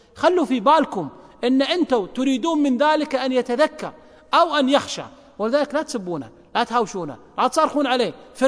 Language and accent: Arabic; Kuwait